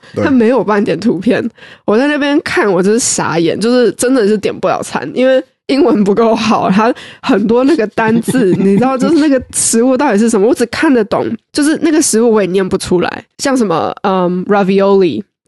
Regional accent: Hsinchu, Taiwan; also born or lived in Kaohsiung; 我是从美食沙漠生活长大的

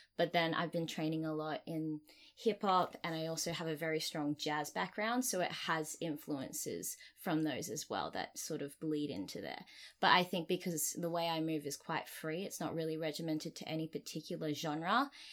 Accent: Queensland, Australia; I grew up in Australia, in Queensland, and I've been dancing for most of my life from the age of 3.

